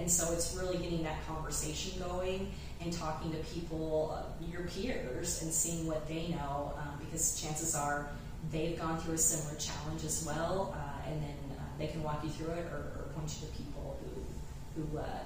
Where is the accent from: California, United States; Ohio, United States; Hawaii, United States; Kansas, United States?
Kansas, United States; So I'm originally from Kansas. I've been here about 15 years now.